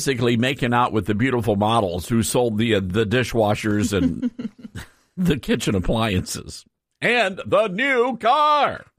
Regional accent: Southaven, Mississippi, United States; there were two big game shows that we always watched when I was growing up in South Haven, Mississippi.

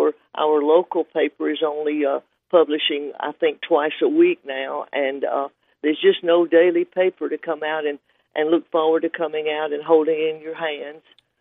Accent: Marietta, Georgia, United States; now in Gainesville, United States; I grew up in Marietta, Georgia, and live in Gainesville now.

